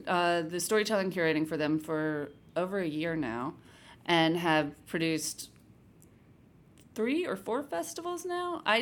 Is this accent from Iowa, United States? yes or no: no; Fitzgerald, Georgia, United States; I grew up in this town called Fitzgerald, Georgia. It's like 9,000 people. And I hadn't been born there. My mom had moved us there after my parents' divorce. And so I was 6 when we got there.